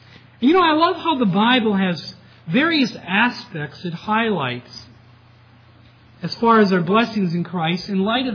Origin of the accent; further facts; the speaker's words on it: Minnesota, United States; Growing up on the Iron Range, in which they haven't had a Republican representative in a century.